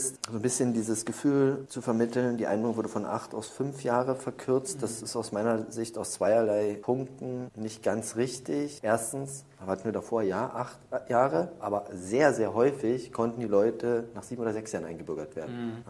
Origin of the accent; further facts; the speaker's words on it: Cottbus, Brandenburg, Germany; Wir kommen aus Cottbus, das ist eine sehr, sehr schöne Stadt, aber da gibt es das ein oder andere Problem.